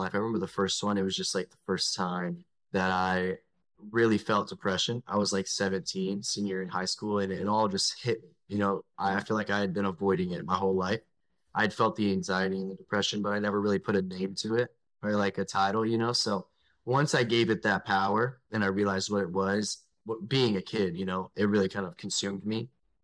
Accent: the South, United States; I grew up in the South, super conservative.

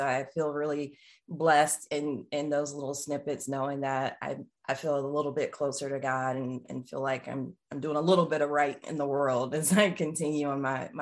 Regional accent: Dallas, Texas, United States; I grew up just outside of Dallas, Texas

